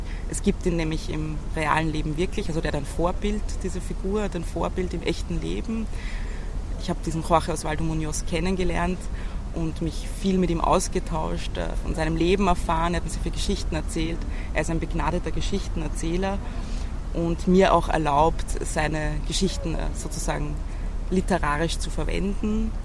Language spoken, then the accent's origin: German; Lower Austria, Austria; weil ich bin ja im Weinviertel aufgewachsen, also im nördlichen Niederösterreich.